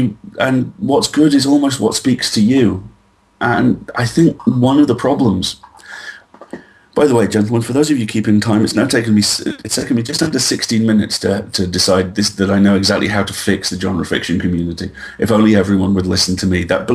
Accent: Isle of Man; you really had two choices growing up on the Isle of Man. You got very outdoorsy very fast, or you became an immense nerd.

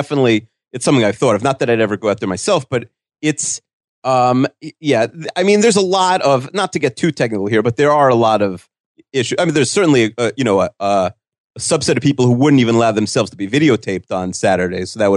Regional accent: Woodmere, New York, United States; But so she's from Hewlett. I'm from Woodmere.

